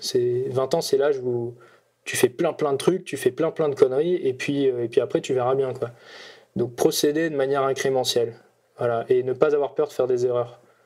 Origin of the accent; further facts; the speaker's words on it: France; ce qu'RSD fait chez nous en France